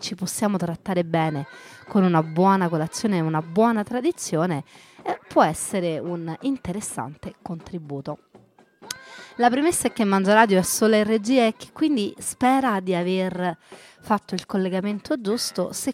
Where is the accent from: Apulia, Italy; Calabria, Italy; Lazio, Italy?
Lazio, Italy; Rome; da romana